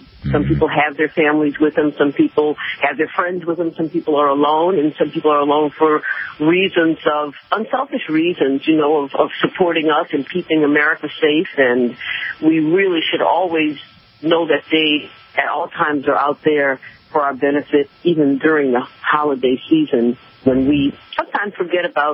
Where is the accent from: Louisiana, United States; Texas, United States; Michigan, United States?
Louisiana, United States; New Orleans; now in Florida, United States; I'm born and raised in New Orleans, yes, and I kind of carry that around with me wherever I go.